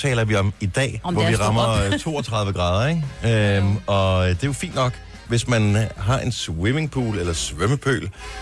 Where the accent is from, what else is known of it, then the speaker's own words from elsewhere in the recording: Region of Southern Denmark, Denmark; fordi at som fynbo, så det der med at tale svensk med nogen, det fungerer ikke rigtigt.